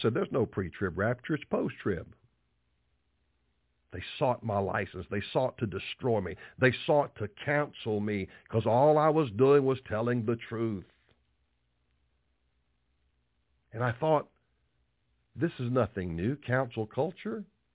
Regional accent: West Virginia, United States; We come from two different parts of the country. She's from California. I'm from West Virginia. Our philosophy is different.

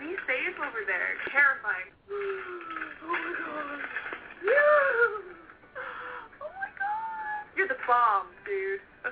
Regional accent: Alabama, United States; I'm from Alabama.

